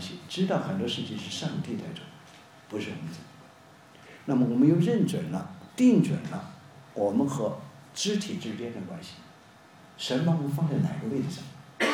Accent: Sichuan, China; 大家知道我是四川人了，四川人这个没有齿音没有舌音的啊，四十不分，四和十是不分的，都是死啊，都是这样，没有卷舌音。

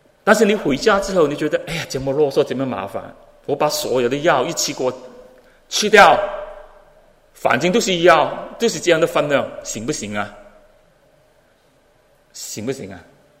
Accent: Hong Kong; 我是香港人，香港人喜欢赌钱，我是一个赌徒来的。

